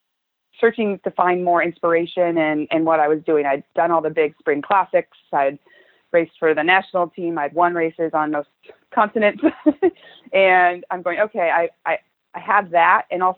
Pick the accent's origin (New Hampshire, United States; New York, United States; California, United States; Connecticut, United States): California, United States; also born or lived in Redding, United States; No, I'm born and raised in California. I actually grew up on a cattle ranch down in Santa Barbara County and then up in Redding.